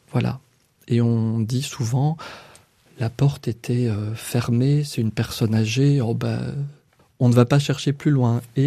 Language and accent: French; Carcassonne, Occitanie, France; j'ai effectivement la double nationalité. Je suis né, j'ai grandi à Carcassonne de parents français.